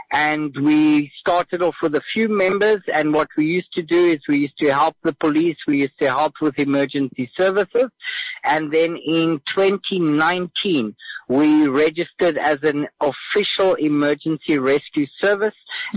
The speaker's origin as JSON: {"language": "English", "town": "Windhoek", "region": "Khomas", "country": "Namibia", "tie": "born or raised there", "also_born_or_lived": "South Africa", "said": "Yeah, I was born in Windhoek way back in 1974."}